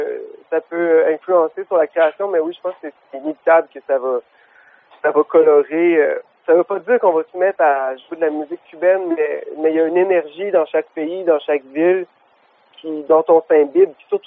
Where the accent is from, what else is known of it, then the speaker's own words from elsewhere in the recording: Quebec City, Quebec, Canada; now in Montreal, Canada; Moi, je suis de Québec.